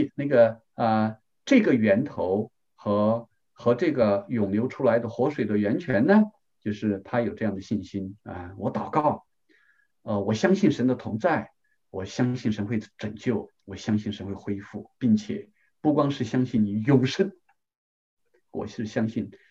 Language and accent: Chinese; China; 我们中国人实际上也有这样的智慧。我们中国人也不断在总结这样的智慧